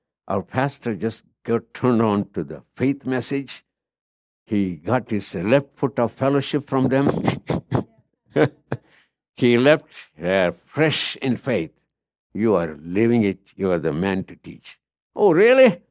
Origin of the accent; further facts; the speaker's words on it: India; You look like a man from India. You are right. I'm not just a man from India. I'm a missionary from India.